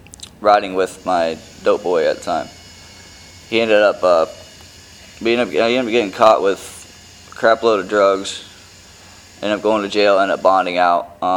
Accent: North Fort Myers, Florida, United States; now in Tampa, United States; Originally, I'm not from up here in Tampa. I'm actually from North Fort Myers, down there in Lee County in Florida.

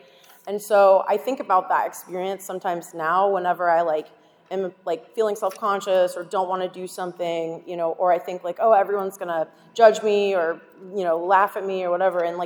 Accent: Tampa, Florida, United States; I grew up here in Tampa. My parents were married for 40 plus years.

